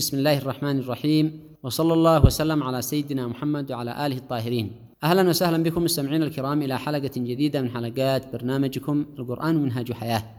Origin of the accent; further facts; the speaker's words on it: Yemen; تعاملهم معنا كيمنيين، تعاملهم معنا كفلسطينيين